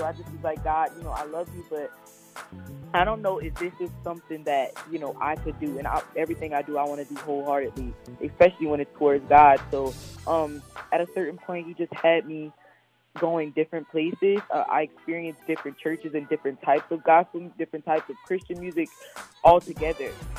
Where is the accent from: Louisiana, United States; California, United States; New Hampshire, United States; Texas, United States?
Louisiana, United States; Abbeville; I'm 19 years old. I'm from Abbeville, Louisiana. So yes, I'm from the bayou.